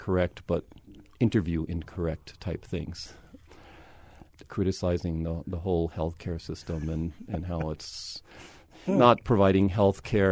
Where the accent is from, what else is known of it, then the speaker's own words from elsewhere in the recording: Northeast, United States; I guess growing up in the Northeast in a Jewish family and showing some interest in science